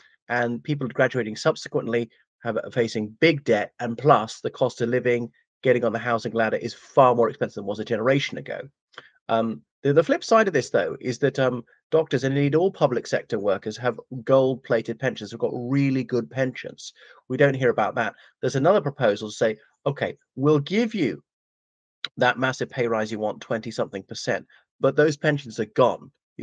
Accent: Ireland; from Ireland, so welcome back to my channel.

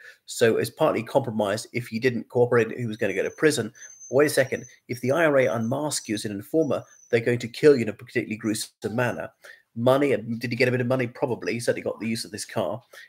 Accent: Cork, Munster, Ireland; I'm Irish, that's what makes me British, even though I'm not from the UK, I'm from Cork.

